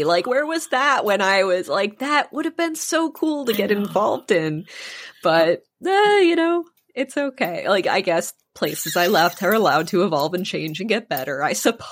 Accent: Minnesota, United States; especially I grew up in Minnesota and there is a cultural thing there with like not wanting to be a bother to people

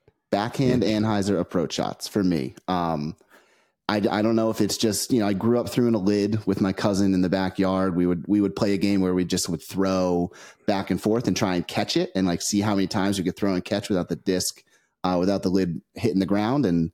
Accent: New Jersey, United States; moved away as an adult; now in Lynchburg, United States; So I grew up in Northern New Jersey, moved down here in about 2009 and been here ever since.

